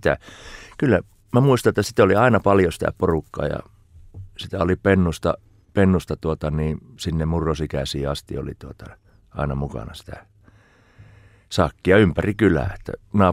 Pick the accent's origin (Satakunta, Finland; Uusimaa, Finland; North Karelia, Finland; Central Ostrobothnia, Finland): Central Ostrobothnia, Finland; Sievi; born there; Suomen sievin mies, eli Pohjanmaan, Keski-Pohjanmaan lakeuksilta Sievistä syntyisin ja juuret syvällä Härmässä.